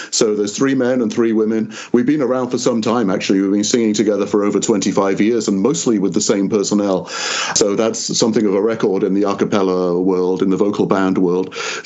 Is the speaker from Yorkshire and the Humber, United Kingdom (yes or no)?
yes; Yorkshire and the Humber, United Kingdom; now in United States; I grew up up in Yorkshire, England